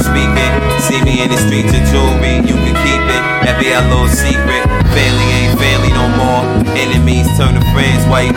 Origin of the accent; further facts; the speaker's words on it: Newark, New Jersey, United States; I'm from Jersey. I'm from North to be exact. Bellsburg section. West District as well. 07106.